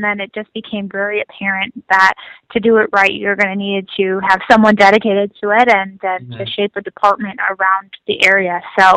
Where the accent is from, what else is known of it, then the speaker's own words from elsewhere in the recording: Milwaukee, Wisconsin, United States; I'm born and raised in Milwaukee and never really left. I went to school here at Marquette University